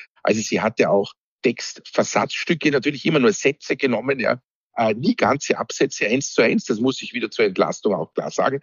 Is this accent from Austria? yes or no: yes; Austria; ich hoffe, ich sage es jetzt als Österreicher richtig